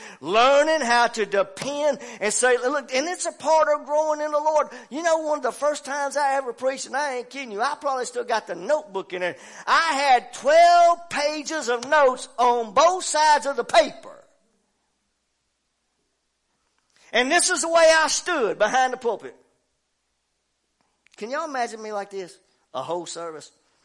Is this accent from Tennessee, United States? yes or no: yes; Murfreesboro, Tennessee, United States; now in Athens, United States; Especially Murfreesboro, my hometown. I get turned around in places now.